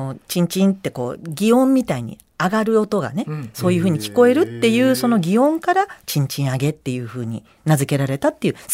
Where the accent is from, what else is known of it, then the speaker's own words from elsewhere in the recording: Tochigi, Japan; 本当そうなんです、地元の栃木で 中学校時代の同級生がちょっと5月のそのね連休中1日ぐらい集まりませんかっていうふうに